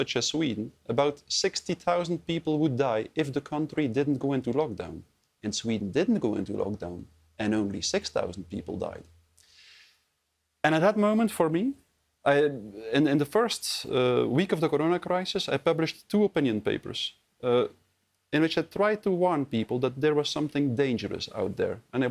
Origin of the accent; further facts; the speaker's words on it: Belgium; English is a second language; I'm from Belgium, as you said.